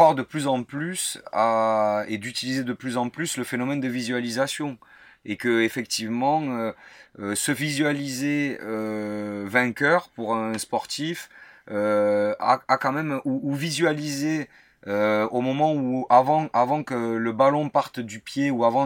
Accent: Toulouse, Occitanie, France; Je suis toulousain en plus

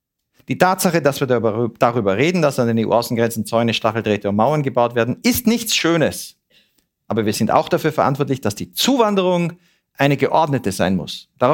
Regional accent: Switzerland; Das wollen wir als Schweizer ja auch nicht, dass unsere Polizei sich so verhält.

